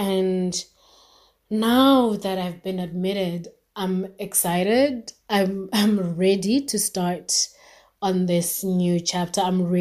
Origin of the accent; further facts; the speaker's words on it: Zimbabwe; I'm from Zimbabwe.